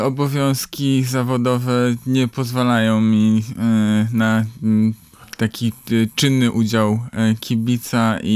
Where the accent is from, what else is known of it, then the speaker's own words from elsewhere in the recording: Tricity, Pomeranian Voivodeship, Poland; My się z Bartoszem Kowalskim znaliśmy w zasadzie prywatnie, no bo jesteśmy obydwaj z Trójmiasta, jesteśmy w podobnym wieku